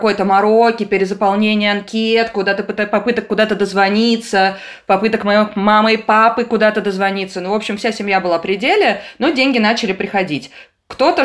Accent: Saint Petersburg, Russia; Но я, поскольку я из Петербурга, я прилетела в Москву

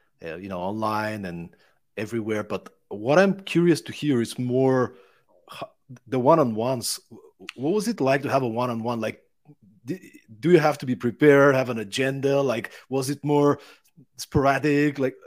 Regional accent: Bulgaria; I grew up in Eastern Europe, in Bulgaria. I was born in 1987

